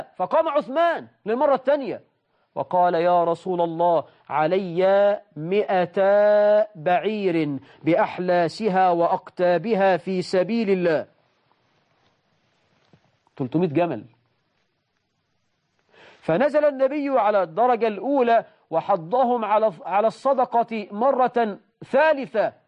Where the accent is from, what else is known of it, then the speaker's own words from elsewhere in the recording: Egypt; وجنيه الذهب عندنا في مصر النهاردة ب1,000 جنيه وزيادة،